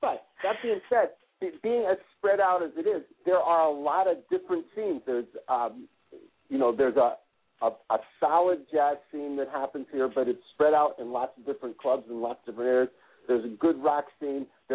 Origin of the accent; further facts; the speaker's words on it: New York City, New York, United States; also born or lived in San Francisco; But I lived in San Francisco for a number of years. I grew up in New York. I mean, when I grew up in New York City, my dad would take me down to the Village Gate and the Village Vanguard.